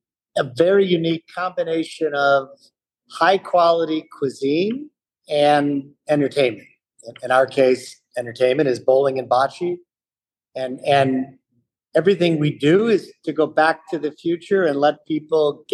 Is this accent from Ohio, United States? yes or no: yes; Cleveland, Ohio, United States; also born or lived in Manhattan; Well, I grew up in Cleveland. I bowled as a small kid, enjoyed bowling, leagues with friends, certainly took dates bowling as the years went on. After business school, I spent 4 years in Manhattan, late 80s